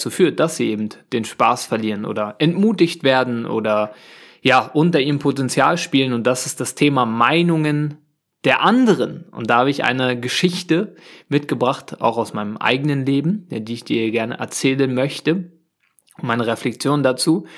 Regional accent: Germany; Und ich war natürlich dort unterwegs als Deutscher, also als Tourist

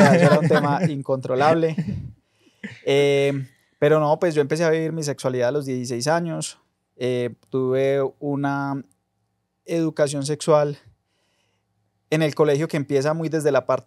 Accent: Cali, Valle del Cauca, Colombia; born there; now in Medellín, Colombia; Desde yo nací en Cali, soy de familia paisa, ya después me vine para Medellín

